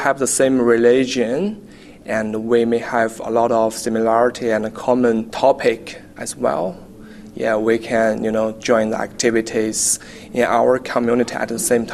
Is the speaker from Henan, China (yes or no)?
yes; Zhengzhou, Henan, China; my hometown located in the central part of China. They have a very long history in my hometown. The province is called Henan Province, and my city is the capital city of that province. It's Zhengzhou.